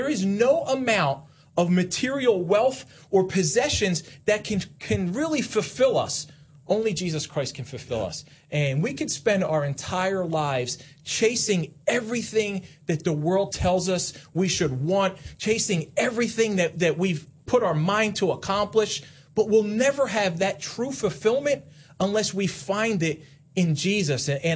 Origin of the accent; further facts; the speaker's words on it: Philadelphia, Pennsylvania, United States; growing up in South Philly, we had one grocery store nearby.